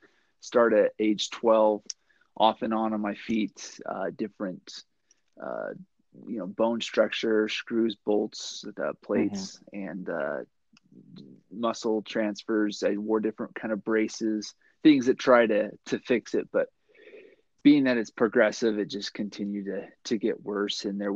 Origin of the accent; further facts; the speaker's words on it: Provo, Utah, United States; I grew up in Utah, born and raised on the Wasatch Front, a little town called Provo. Not so little anymore